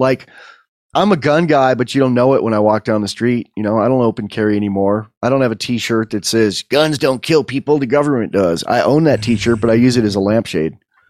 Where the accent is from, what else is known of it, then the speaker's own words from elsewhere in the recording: San Francisco, California, United States; I come from San Francisco and lived there 16 years, and my band played a lot of gay clubs.